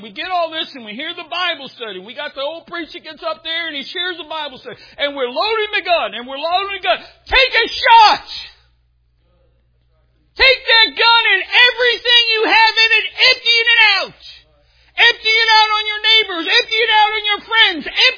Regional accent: Boston, Massachusetts, United States; I'm from Boston, the side that won.

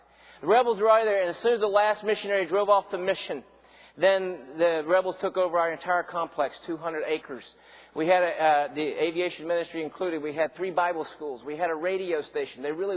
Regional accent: the South, United States; I'm from the South. You're going to figure that out in just a second.

